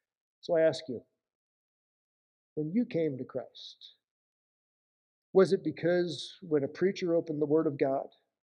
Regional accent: Iowa, United States; It's like, hi, I'm from Iowa.

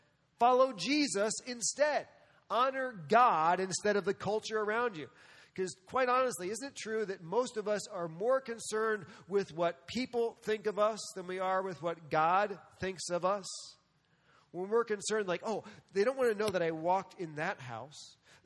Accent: New York City, New York, United States; And so I grew up around New York City, so I seen people do this a little strange.

